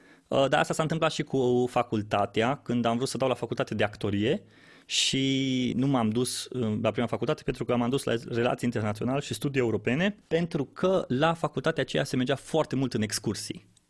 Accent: Oradea, Bihor County, Romania; accent: quarter Hungarian, Oradea; now in Cluj-Napoca, Romania; accentul meu, care e pe sfert maghiar, venit din Oradea și să o dau așa ca la noi acolo, ar ieși un interviu foarte fain, dar de când m-am mutat aici în Cluj, mulți îmi zic că, bă, tu ți-ai pierdut din vocea de orădean.

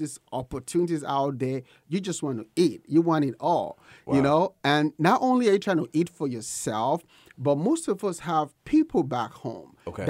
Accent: Nigeria; now in United States; So I was born and raised in Nigeria.

